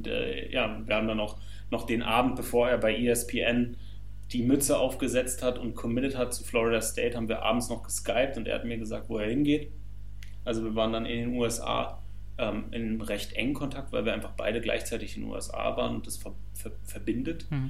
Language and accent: German; Berlin, Germany; Nein, ich bin Berliner. Ich bin Charlottenburger.